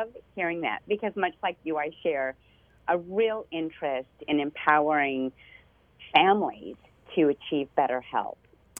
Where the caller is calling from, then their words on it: Greensboro, North Carolina, United States; So I'm in Greensboro, North Carolina, so I'm calling from my lovely home office.